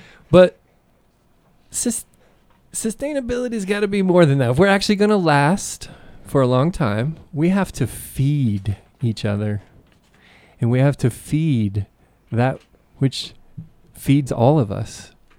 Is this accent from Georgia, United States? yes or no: yes; Atlanta, Georgia, United States; I grew up outside Atlanta, Georgia, and discovered that I wanted to learn all about the world.